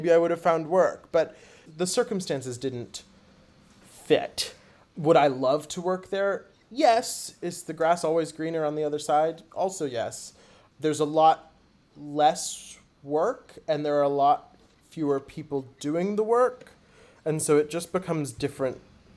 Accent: United States; would that make it more difficult or less difficult as an American to be applying for the international visa?

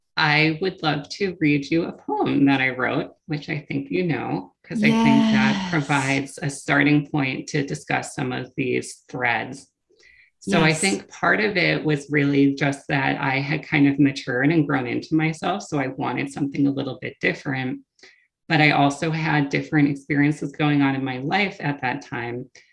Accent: New York City, New York, United States; I grew up in New York City, and so I had friends of a lot of different religious traditions and no religious traditions.

